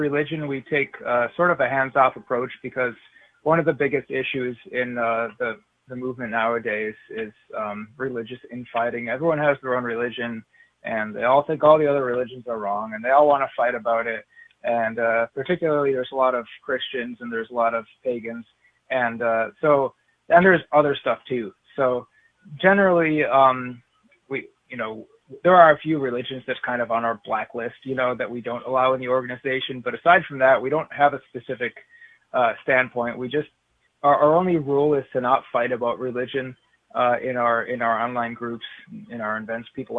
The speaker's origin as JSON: {"language": "English", "region": "Northeast", "country": "United States", "tie": "born or raised there", "said": "I grew up in the Northeast, which is a hotbed of modernity and liberalism and all that, and cost of living is insanely expensive"}